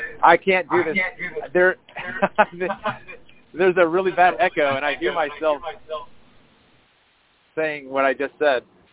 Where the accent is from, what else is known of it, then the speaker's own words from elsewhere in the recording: Maryland, United States; I am from Maryland.